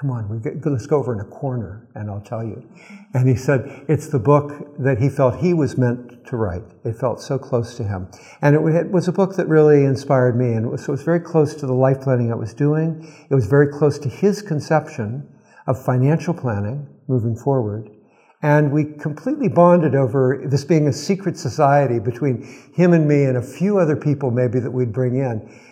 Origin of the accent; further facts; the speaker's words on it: West Virginia, United States; I was born in West Virginia, and I grew up on the Ohio-West Virginia border